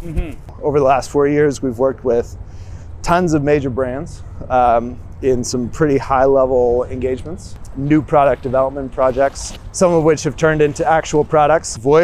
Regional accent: Toronto, Ontario, Canada; born there; So I was born in Toronto, Canada.

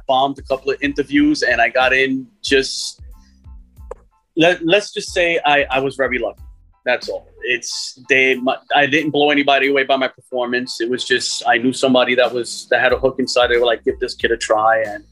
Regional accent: Queens, New York, United States; I'm from Queens, New York. Flushing, actually.

